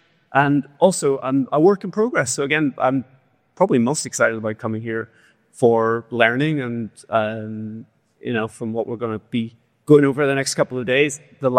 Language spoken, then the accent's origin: English; Ireland; I grew up an Irish, obviously. I grew up in Ireland